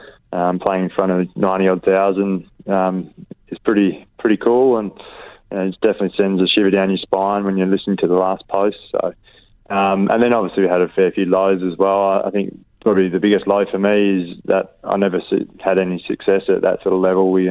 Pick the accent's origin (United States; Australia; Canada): Australia; Donnybrook, Western Australia; a big influence on my life growing up in the Donnybrook Footy Club was my own brother